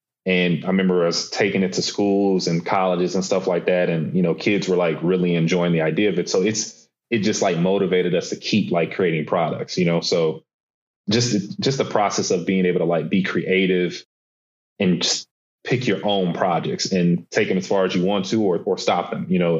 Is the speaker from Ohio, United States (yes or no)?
yes; Columbus, Ohio, United States; Born and raised in Columbus, Ohio. They pretty much had me in the church like my whole life.